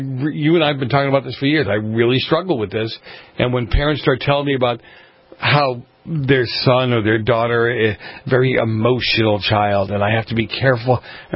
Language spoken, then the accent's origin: English; East Coast, United States; Now, see, we grew up on the East Coast. We had air raid and fallout shelters.